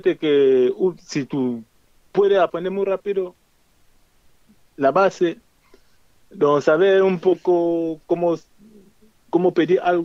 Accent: Nigeria; moved away; primero cuando estuve en mi país, cogí el camino como venimos siempre, cogí de Nigeria caminando, y después Níger, Argelia, Marruecos

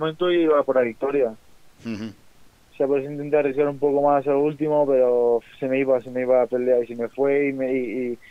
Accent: Spain; Nos tenían como nada, como que el español, muchas veces me decían, hostia, eres de España y ahí hay boxeo, y como que entrenas en España, ¿sabes?

